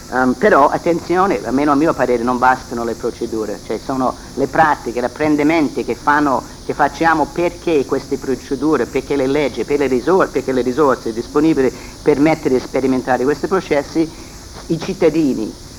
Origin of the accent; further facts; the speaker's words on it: United States; Italian is a second language; now in Italy; negli Stati Uniti, da dove vengo, da Inghilterra con cui lavoro, ma anche dall'Italia dove lavoro da 20 anni